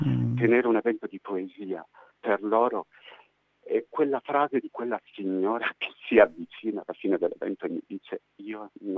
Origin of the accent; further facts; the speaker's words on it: Apulia, Italy; Tu sai che le mie origini sono pugliesi, vengo da un paesino della provincia di Bari.